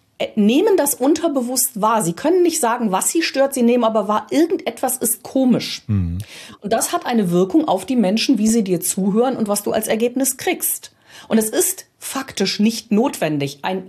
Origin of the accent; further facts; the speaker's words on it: Düsseldorf, North Rhine-Westphalia, Germany; ich bin ja Rheinländerin, ich kann auch als Düsseldorfer Mädchen mit euch über Düsseldorfer Rheinland oder Rheinland sprechen oder über Düsseldorfer Mostert